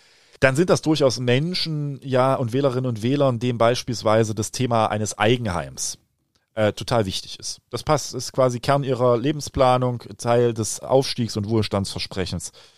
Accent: East Germany, Germany; Und als Ostdeutscher beginnt man dann ja sehr schnell in diese Frage

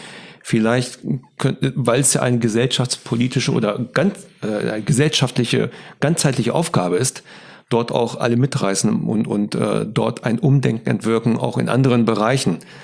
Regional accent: Hanover, Lower Saxony, Germany; das darf man als Hannoveraner ja trotzdem sagen

